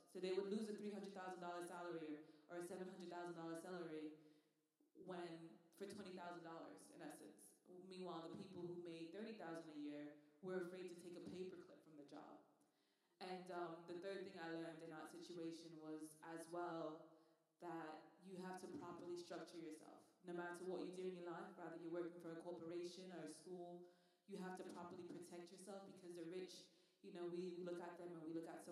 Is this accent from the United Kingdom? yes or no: yes; Manchester, North West England, United Kingdom; also born or lived in London; now in New York, United States; I'm from Manchester, we get sun. So, definitely. Quick story, I lived in London for 3 years, and when I lived there, I remember being depressed. And I was like, you know what, let's break this up and move to New York.